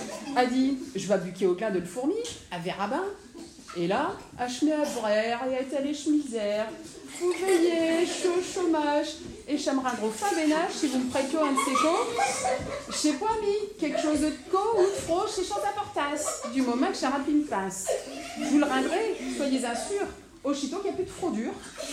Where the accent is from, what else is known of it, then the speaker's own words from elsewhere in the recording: Croix, Hauts-de-France, France; Je suis de Croix